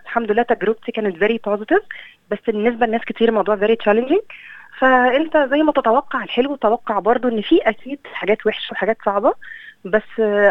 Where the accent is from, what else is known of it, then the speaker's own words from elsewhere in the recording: Egypt; now in Australia; انا قعدت انا بقالي سنه وثلاث شهور في استراليا انا حاسه ان كلنا شبه بعض مش بس كمصريين كعرب